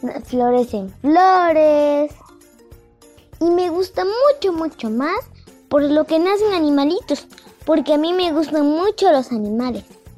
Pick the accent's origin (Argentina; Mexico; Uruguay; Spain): Mexico; Zaachila, Oaxaca; hoy les voy a contar qué es la primavera aquí en mi pueblo llamado Sachila